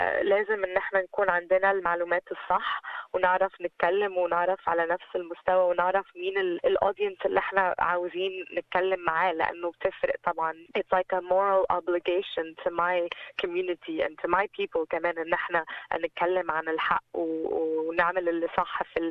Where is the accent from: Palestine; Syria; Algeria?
Palestine; now in Australia; احنا كعرب كمسلمين كفلسطينيين في أنحاء العالم مش بس هنا في أستراليا.